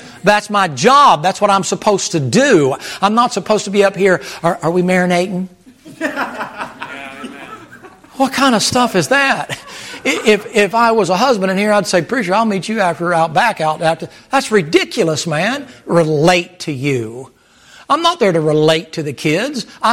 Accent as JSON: {"language": "English", "region": "New York", "country": "United States", "tie": "born or raised there", "said": "No, I was raised in Long Island."}